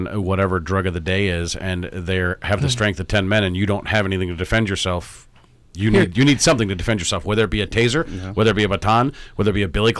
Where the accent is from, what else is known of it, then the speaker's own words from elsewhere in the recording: Ireland; if I were to be somebody called me a Mick, being Irish, I take offense to that.